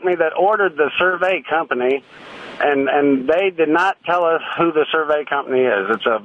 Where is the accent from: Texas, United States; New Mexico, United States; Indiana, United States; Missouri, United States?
Missouri, United States; High Ridge; I'm from High Ridge, Missouri.